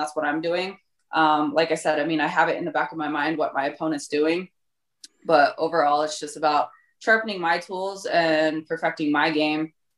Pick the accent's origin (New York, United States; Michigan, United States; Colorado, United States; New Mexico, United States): Colorado, United States; Born and raised in Colorado.